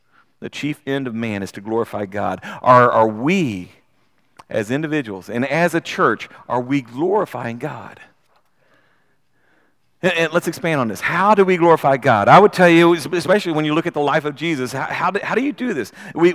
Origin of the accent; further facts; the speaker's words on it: United States; Because ultimately, I'm a Christian before I'm an American.